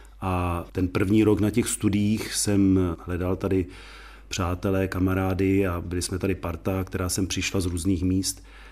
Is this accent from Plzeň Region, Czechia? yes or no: yes; Sušice, Plzeň Region, Czechia; moved away as an adult; pocházím ze Sušice, takže k tomu městu a okolí mám velký vztah. I jak se říká, až když jsem odešel v těch 18 letech, tak jsem se tam začal ještě o to víc rád vracet. Ale Jihočechem jsem se stal